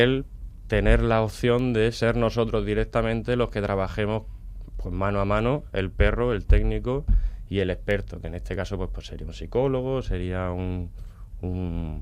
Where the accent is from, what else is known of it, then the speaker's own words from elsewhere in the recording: Jaén, Andalusia, Spain; Conozco el tema de los perros porque nos dedicamos en Jaén, que es de donde vengo